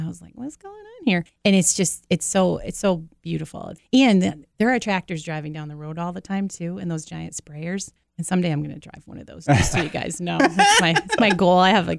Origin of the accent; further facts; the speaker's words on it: Massachusetts, United States; I grew up in the Berkshires. It's different out there. We actually grow rocks where I come from.